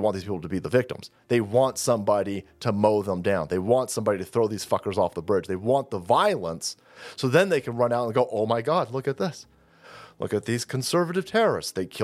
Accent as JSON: {"language": "English", "town": "San Francisco", "region": "California", "country": "United States", "tie": "born or raised there", "said": "this is my hometown over here. I'm in San Francisco and I've got these dipshits over here blocking my Golden Gate."}